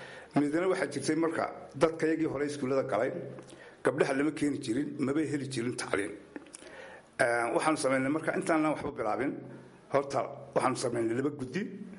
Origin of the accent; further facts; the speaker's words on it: Gobka Daarimo, Woqooyi Galbeed, Somalia; born there; waxaan ku dhashay Gobka Daarimo Saari dhexdeeda, waa meel Gabeel u jirta 12 kilomitir.